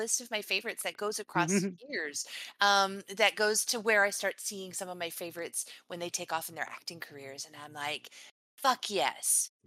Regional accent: Victoria, British Columbia, Canada; I am. I'm from Vancouver Island. I'm a Victoria girl.

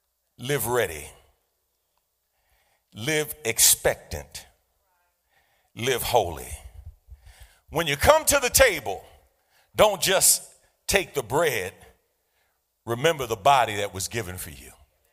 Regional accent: New York City, New York, United States; As a child growing up in New York City, one of the quick lessons you learned is that you can't go anywhere without crossing the street.

